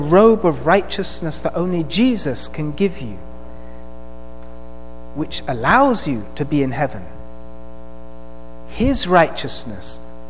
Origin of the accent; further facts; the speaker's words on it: England, United Kingdom; Because as an Englishman, I read that and I thought